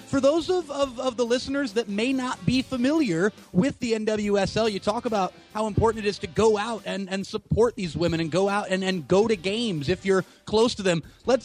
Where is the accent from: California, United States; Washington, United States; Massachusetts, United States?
California, United States; Santa Cruz; also born or lived in San Jose; I grew up in the Santa Cruz and San Jose areas